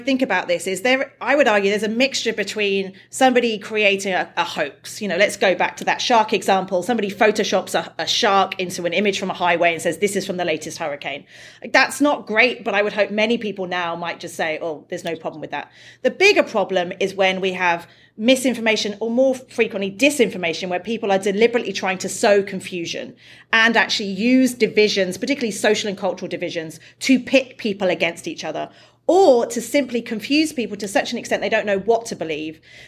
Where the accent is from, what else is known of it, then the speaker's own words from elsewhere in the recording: United Kingdom; I'm British